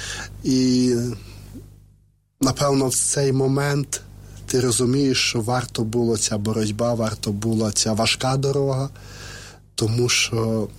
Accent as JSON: {"language": "Ukrainian", "region": "Lviv Oblast", "country": "Ukraine", "lives_now": "Kyiv, Ukraine", "said": "З Львівщини."}